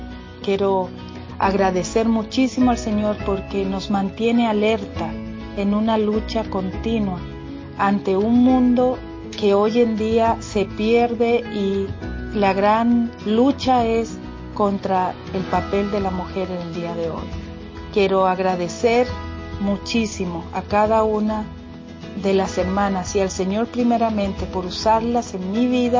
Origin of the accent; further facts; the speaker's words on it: Chile; moved away as an adult; now in Costa Rica; vivo aquí en Costa Rica, aunque soy chilena, pero hace 25 años Dios me trajo aquí para ser la esposa de Manuel, mi esposo que es pastor.